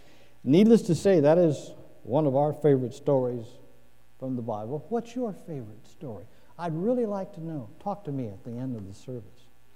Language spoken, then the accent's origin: English; Council Bluffs, Iowa, United States; I got an invitation to submit my name to become an interim pastor and build a new church in my hometown of Council Bluffs.